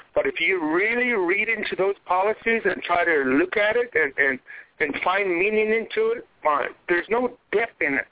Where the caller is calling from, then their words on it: Tuba City, Arizona, United States; Okay, I'm calling from Tuba City